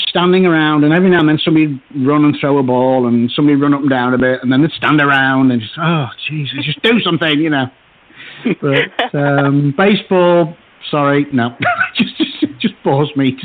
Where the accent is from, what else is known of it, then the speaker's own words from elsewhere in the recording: England, United Kingdom; I'm glad I wasn't there for the baseball goings on because I'm an English guy and I've sat through cricket.